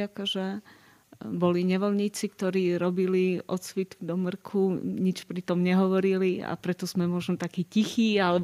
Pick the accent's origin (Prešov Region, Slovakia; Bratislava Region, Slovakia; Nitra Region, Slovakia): Prešov Region, Slovakia; Kapušany; pochádzam z Kapušien pri Prešove.